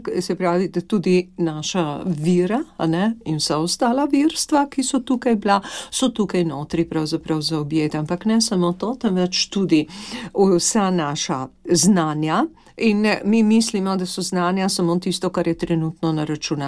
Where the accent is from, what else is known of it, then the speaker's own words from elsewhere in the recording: Slovenian Littoral, Slovenia; In posebej Primorci smo tukaj grozovito škodo utrpeli, ker smo pač ob meji